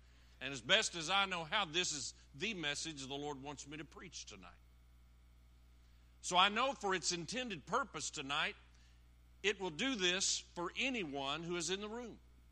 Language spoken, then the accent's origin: English; McAlester, Oklahoma, United States; born there; The nation was blessed in 1956 when I was born in McAllister, Oklahoma.